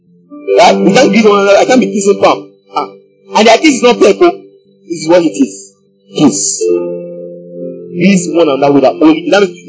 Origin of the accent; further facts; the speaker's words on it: Nigeria; There are other ways we have as Nigerian to show that we are submitted to our husband, right?